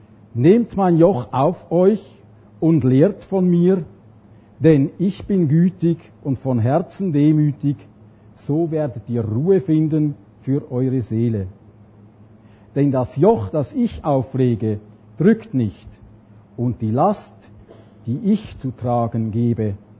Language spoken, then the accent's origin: German; Zurich, Switzerland; accent: Zurich; Ich habe vielleicht ein bisschen komischen Dialekt, aber ich bin als Häsenoffizierssohn aufgewachsen. Die längste Zeit von meinem Leben habe ich im Kanton Zürich gewohnt und darum tönt das jetzt ein bisschen zürcherisch.